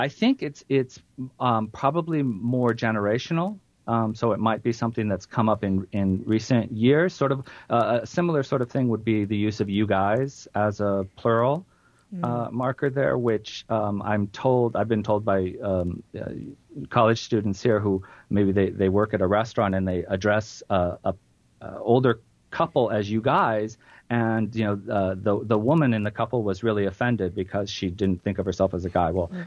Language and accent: English; Midwest, United States; As a Midwesterner myself, I wouldn't have really necessarily noticed things like dang and ornery, which sound perfectly normal to me.